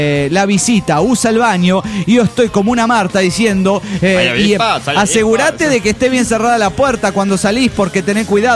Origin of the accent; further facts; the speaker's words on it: Peru; no aplica a la realidad peruana y echaría por el suelo los logros que han habido en mi país en la última década